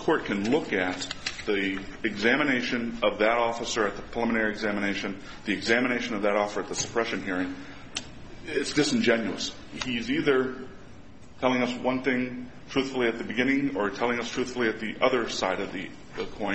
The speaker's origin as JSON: {"language": "English", "region": "Michigan", "country": "United States", "said": "I'm from Michigan, and I know what the Sixth Circuit has ruled about border agents going into Detroit"}